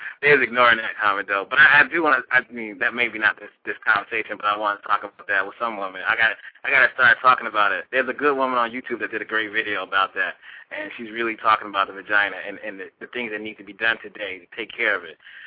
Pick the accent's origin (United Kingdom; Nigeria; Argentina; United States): United States; East Coast; And so we, the brothers on the East, I'm from the East Coast.